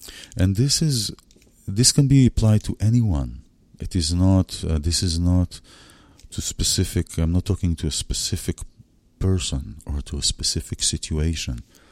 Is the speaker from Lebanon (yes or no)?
no; Israel; I was in Israel and I took my children to visit my parents and see my home country and so forth.